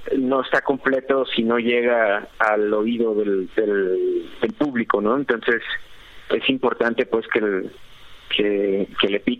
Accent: Mexico; Porque somos mexicanos

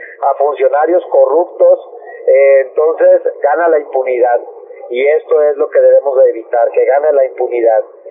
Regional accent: Mexico; debemos de tomar conciencia como mexicanos

